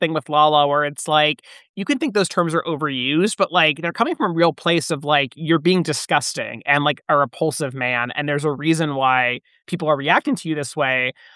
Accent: California, United States; I'm from SoCal and I have a lot of thoughts about moving to Santa Clarita.

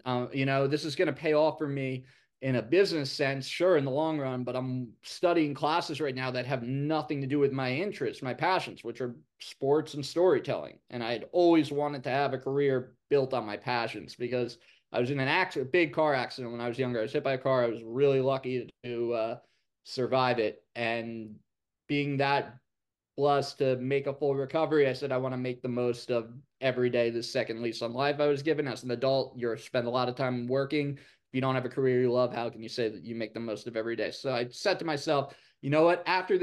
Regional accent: New York, United States; growing up in New York, as you know from having lived here for a bit, we have multiple teams in every pro sport.

